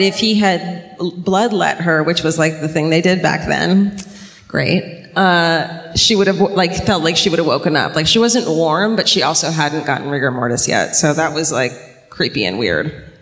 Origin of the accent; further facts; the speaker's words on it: California, United States; I'm from Southern California.